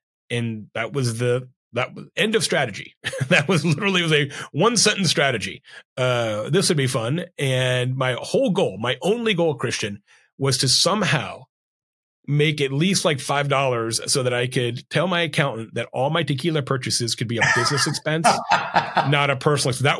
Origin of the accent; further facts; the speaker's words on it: Arizona, United States; I've always been interested in agave spirits growing up in Arizona, going to school in Tucson by the border